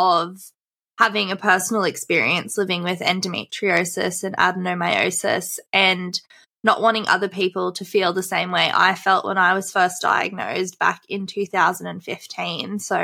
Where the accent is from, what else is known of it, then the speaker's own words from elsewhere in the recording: Queensland, Australia; accent: Australian; I live in Australia. So if you hear my Aussie accent, I live in Queensland, Australia.